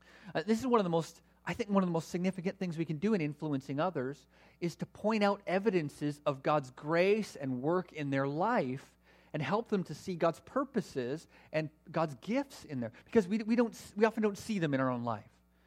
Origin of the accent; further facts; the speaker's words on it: Canada; So integration of our theology and practice is one of the biggest challenges for us as Canadian Christians.